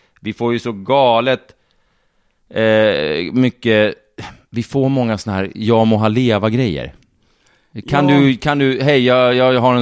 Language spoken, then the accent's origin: Swedish; Norrtälje, Stockholm County, Sweden; Men jag kommer ifrån Norrtälje.